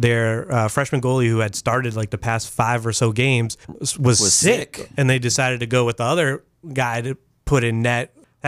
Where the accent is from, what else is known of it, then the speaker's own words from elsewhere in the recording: Massachusetts, United States; I was going to say, I grew up in Massachusetts